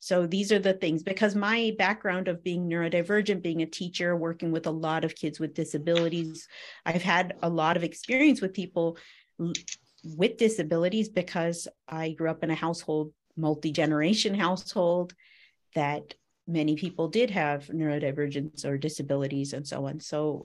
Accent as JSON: {"language": "English", "country": "United States", "accent": "American", "said": "I'm clearly American, so people will comment on my cute American accent."}